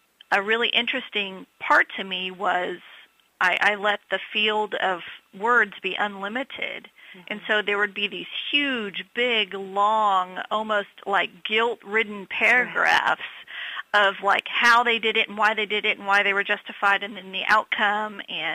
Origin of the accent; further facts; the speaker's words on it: Texas, United States; accent: twang; I teach baccalaureate nursing students, and I'm from Texas, so pardon the twang